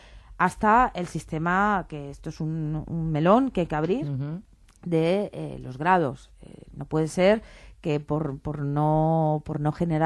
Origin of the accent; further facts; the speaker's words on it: Valencian Community, Spain; Yo soy valenciana y así ha sido durante mucho tiempo, pero sigue siendo así también.